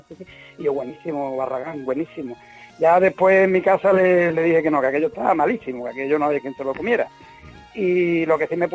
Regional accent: Utrera, Andalusia, Spain; Bueno, yo vivo en el puerto, pero soy de Utrera.

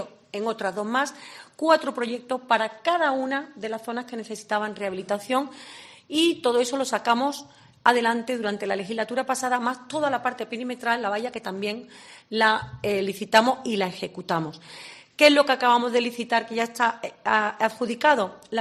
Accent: Seville, Andalusia, Spain; yo tenía clarísimo como consejera de Sevilla que con mi tierra, con mi ciudad, con mi provincia, había 2 grandes deudas pendientes históricas.

